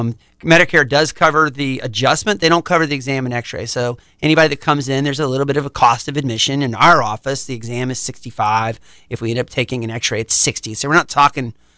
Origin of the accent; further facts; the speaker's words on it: Tallahassee, Florida, United States; I'm born and raised in Tallahassee. I've had a practice here for over 20 years.